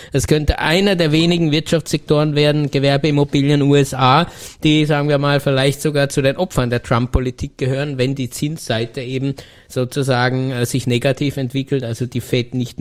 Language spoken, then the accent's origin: German; Germany; born there; Aber als gebürtiger Deutscher muss ich schon auch sagen